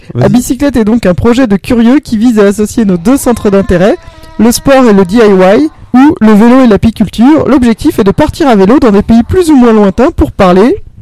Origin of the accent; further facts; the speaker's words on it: Paris, Île-de-France, France; À la base, je suis parisienne, donc j'avais absolument aucun besoin d'avoir une voiture.